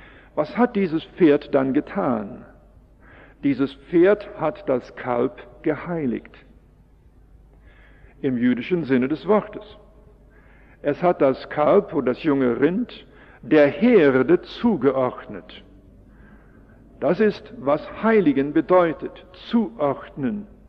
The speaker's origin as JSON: {"language": "German", "country": "Canada", "second_language": "German", "moved": "yes", "lives_now": "Germany", "said": "Ich komme aus Kanada. Ich bin aber schon sehr lange hier und seit 1954 sind wir Bewohner Europas in verschiedenen Ländern, jetzt schon in dem dritten Land"}